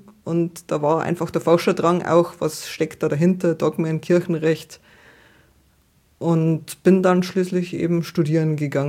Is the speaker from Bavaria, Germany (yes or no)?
yes; Bavaria, Germany; Ich bin eingewandert, genau. Ich stamme ursprünglich aus dem Landkreis Altötting. Bin ja geborene Altöttingerin quasi, dann in einem kleinen Ort in der Nähe aufgewachsen, Trostberg in die Schule gegangen, in Passau studiert, in Rom im Freijahr gewesen und dann schließlich zur Ausbildung in München gelandet.